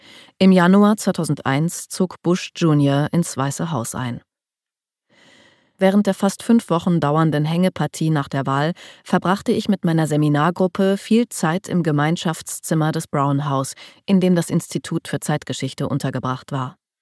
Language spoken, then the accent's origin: German; Germany; Ich bin in der DDR geboren und aufgewachsen. Ich habe den Mauerfall im November 1989 als 13-jähriges Mädchen miterlebt.